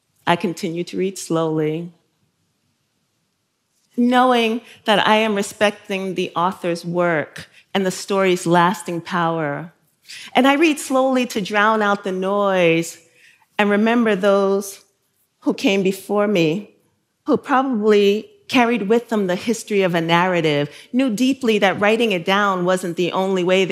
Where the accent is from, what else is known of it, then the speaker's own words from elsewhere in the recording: Brooklyn, New York, United States; You know, I grew up in Bushwick, and it was like, where were the books about a black girl growing up in Bushwick and in the home of a single mom